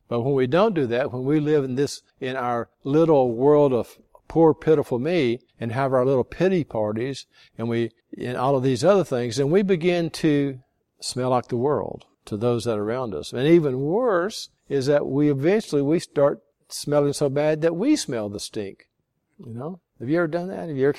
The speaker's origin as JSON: {"language": "English", "country": "United States", "said": "they don't really touch me, you know, because I'm an American. I have a passport."}